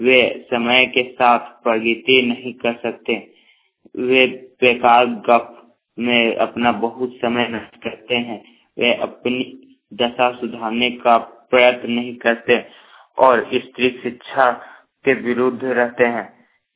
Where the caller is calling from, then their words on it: Jharkhand, India; ग्राम दाऊ खैर कप्पा कंडाऊ जिला हजारीबाग से बोल रहा हूँ।